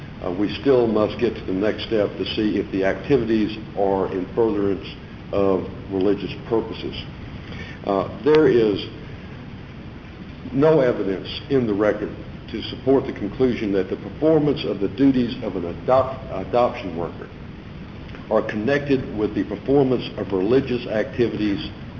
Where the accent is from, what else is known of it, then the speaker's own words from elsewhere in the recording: Dallas, Texas, United States; I'm from Dallas, Texas.